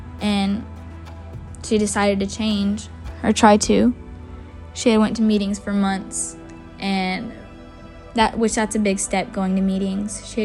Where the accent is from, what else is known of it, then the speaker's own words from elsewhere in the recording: Tecumseh, Oklahoma, United States; I'm 15 years old and I'm from Tecumseh, Oklahoma.